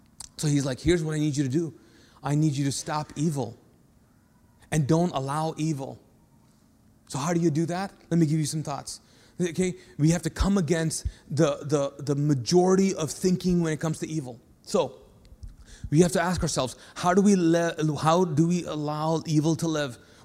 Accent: Pakistan; But my problem is that I'm Pakistani, number one. And I have an Arab background. And I grew up Muslim.

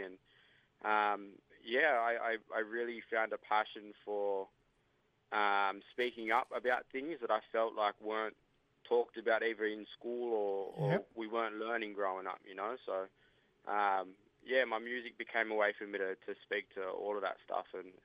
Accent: Sydney, New South Wales, Australia; I guess it started out here in Sydney Southeast. I grew up around Maroubra, Laparoo's communities, and been here pretty much my whole life.

